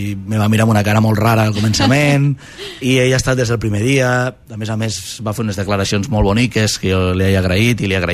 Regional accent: Móra d'Ebre, Catalonia, Spain; una noia me diu, d'on ets? I soc de Mora d'Ebre.

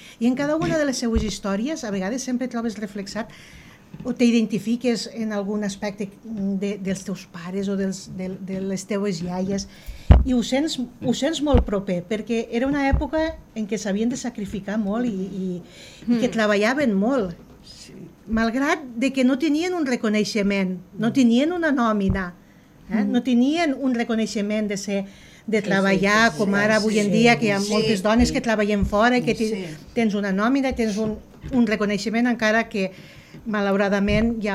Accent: Ascó, Catalonia, Spain; la meva veïna, que és la Madalena, que és la del meu poble, d'Ascó

